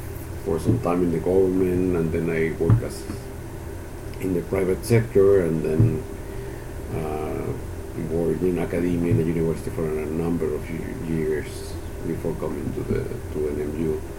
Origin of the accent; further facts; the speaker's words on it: Lima, Peru; now in United States; Well, I'm originally from Peru, okay. In South America. I'm from the capital, Lima.